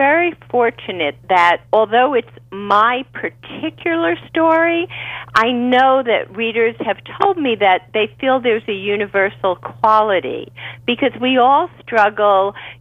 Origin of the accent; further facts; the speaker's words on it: Bronx, New York, United States; we never had the money growing up in the Bronx.